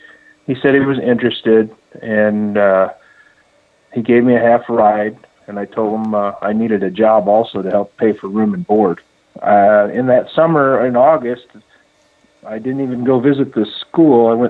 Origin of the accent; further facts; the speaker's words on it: Oshkosh, Wisconsin, United States; ended up transferring back to the University of Wisconsin-Oshkosh, which was my hometown.